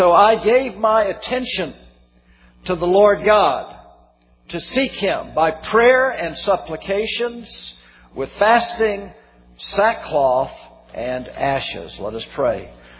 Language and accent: English; the South, United States; accent: Southern; You can't understand me through my southern accent, can't you?